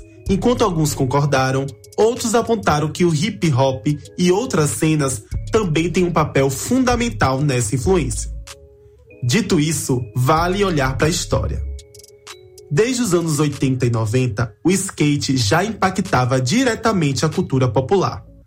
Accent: Mundo Novo, Bahia, Brazil; now in Salvador, Brazil; sou de Mundo Novo e moro em Salvador. Sou stylist, produtor, pesquisador e comunicador. Sou um jovem negro

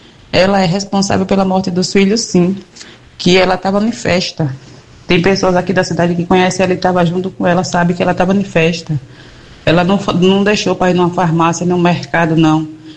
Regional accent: Serrinha, Bahia, Brazil; eu sou daqui de Serrinha.

